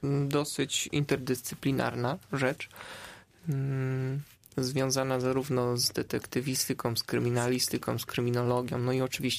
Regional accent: Zielona Góra, Lubusz Voivodeship, Poland; Ja pochodzę z Zielonej Góry, z parafii właśnie tutaj Matki Bożej Nieustającej Pomocy, tak jak Janek i Kasia. Obecnie studiuję we Wrocławiu.

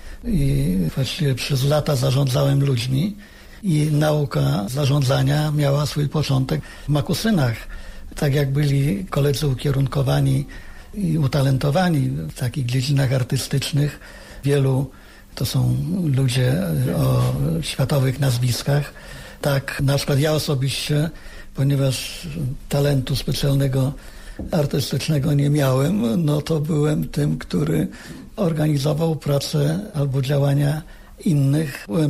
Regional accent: Zielona Góra, Lubusz Voivodeship, Poland; Przyjechaliśmy z Zielonej Góry, jesteśmy

